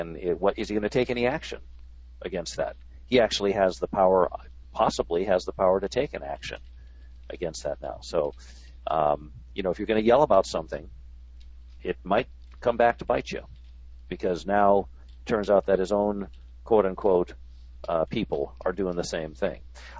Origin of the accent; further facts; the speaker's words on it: New York, United States; born there; I have gone back to New York a couple of times because I was born in New York